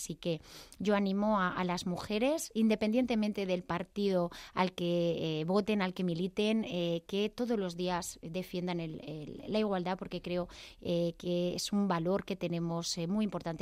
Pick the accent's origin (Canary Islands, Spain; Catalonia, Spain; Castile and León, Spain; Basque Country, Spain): Castile and León, Spain; yo soy de Castilla y León